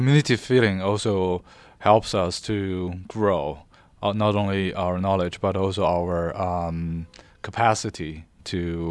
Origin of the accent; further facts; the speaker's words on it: Beijing, China; although I'm from Beijing, I grew up in Beijing.